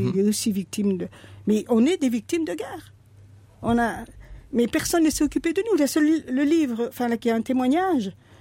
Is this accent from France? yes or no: no; Wallonia, Belgium; donc je venais de près de Liège